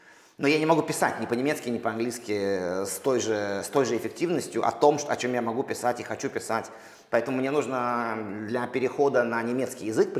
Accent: Russia; я вырос в России там, да, и говорю по-русски там.

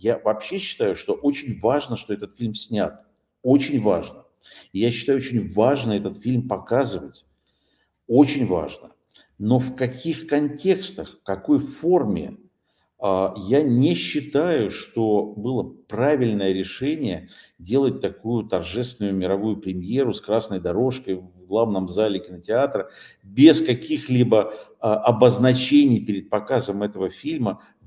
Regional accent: Lviv, Lviv Oblast, Ukraine; ни оповещения о том, кого будут сегодня хоронить в моем родном городе Львове.

